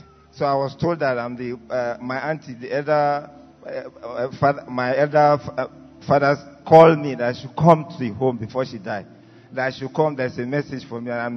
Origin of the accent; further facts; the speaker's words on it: Edo, Nigeria; I'm from Edo.